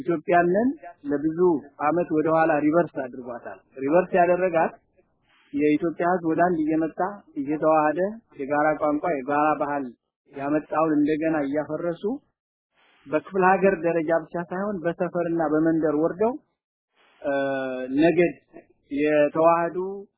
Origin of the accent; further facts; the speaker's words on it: Gondar, Amhara, Ethiopia; እኔ ጎንደር ተወልጄ ስላደኩ ማደራጀት የሚችለው በቀላሉ የጎንደርን ህዝብ ነው